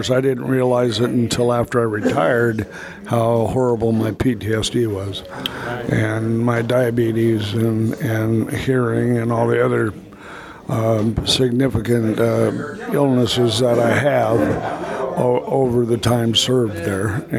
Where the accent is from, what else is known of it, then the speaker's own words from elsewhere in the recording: Port Townsend, Washington, United States; I grew up in Port Townsend, which was a small town.